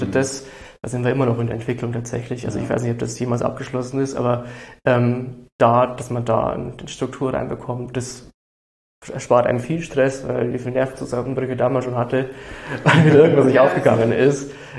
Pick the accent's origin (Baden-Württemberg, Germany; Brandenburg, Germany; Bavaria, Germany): Bavaria, Germany; now in Franconia, Germany; Allein Bayern von Bayern nach Franken. Wir sind ja ursprünglich aus der Oberpfalz.